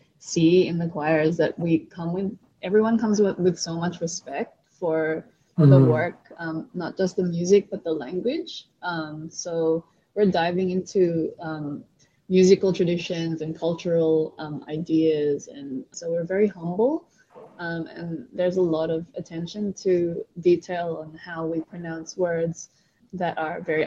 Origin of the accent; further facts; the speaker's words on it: Philippines; I definitely don't feel like being Filipino gives us necessarily an advantage vocally.